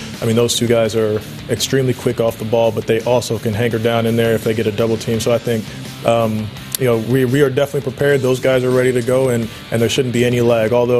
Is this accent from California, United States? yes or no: no; Indianapolis, Indiana, United States; I mean, I'm from Indianapolis, so you know, I grew up in the with the Colts before Peyton